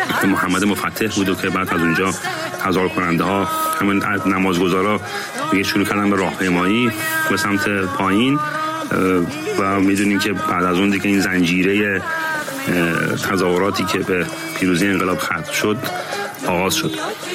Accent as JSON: {"language": "Persian", "country": "Iran", "moved": "yes", "said": "20 و چند سال پیش که من از ایران بیرون اومدم"}